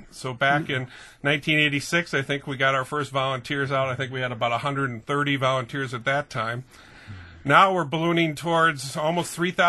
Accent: Neenah, Wisconsin, United States; the first lake I fell in love with was near my hometown, Neenah, Lake Winnebago.

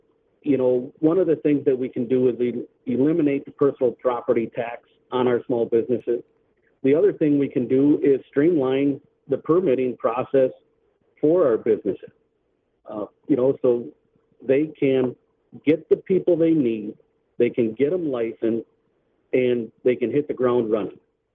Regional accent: Wisconsin, United States; I grew up here in Portage County. I actually live in the home that I was raised in.

